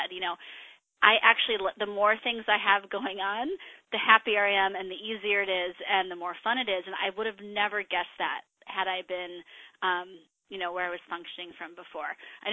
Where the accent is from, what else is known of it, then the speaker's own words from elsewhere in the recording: Midwest, United States; Cause I know I was so ingrained in, like, I grew up in the Midwest.